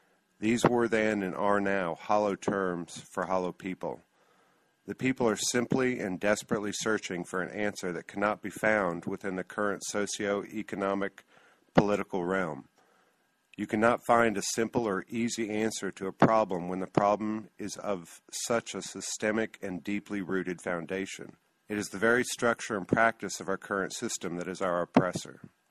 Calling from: Dallas, Texas, United States; I'm calling from Dallas, Texas.

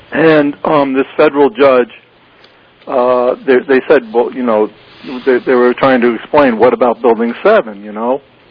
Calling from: Washington, Connecticut, United States; Hi, Washington, Connecticut.

